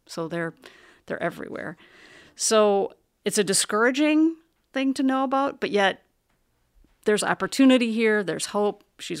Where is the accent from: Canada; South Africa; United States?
United States; Wisconsin; And I'm from Wisconsin, perhaps you're from Wisconsin